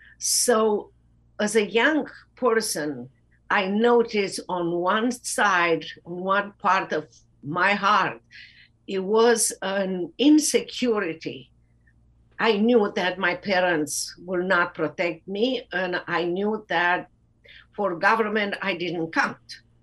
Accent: Romania; English is a second language; now in United States; When I speak now about how was my life growing up in socialist Romania

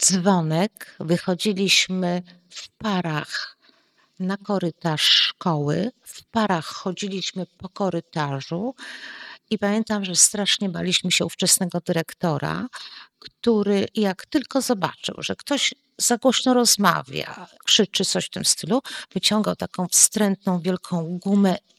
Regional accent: Częstochowa, Silesian Voivodeship, Poland; born there; urodziłam się akurat pod Jasną Górą. Był tam swego czasu szpital ginekologiczny i tam przyszłam na świat.

